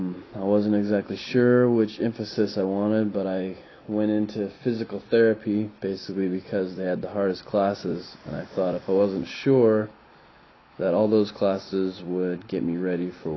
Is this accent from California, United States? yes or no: yes; Truckee, California, United States; also born or lived in Lake Tahoe; I'm originally from Nevada, Lake Tahoe. That's where I was born and raised in Truckee. When people ask where I'm from, I usually think of Truckee because that's where a lot of who I am became.